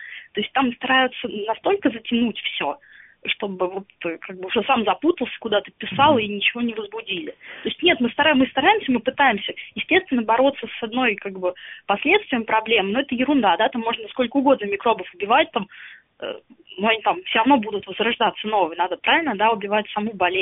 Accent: Smolensk, Smolensk Oblast, Russia; Я сама родом из Смоленска, у меня там как бы все дворники во всех дворах русские.

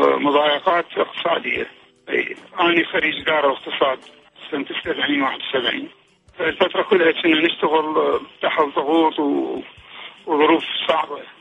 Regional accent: Baghdad, Baghdad Governorate, Iraq; انا بغدادي من الفضل، من نفس الفضل، يعني من العزه، منطقه العزه.

